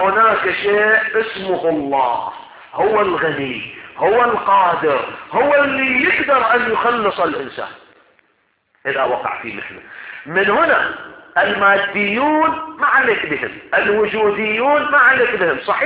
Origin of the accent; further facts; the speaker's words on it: Iraq; احنا عندنا في العراق يسموه ردل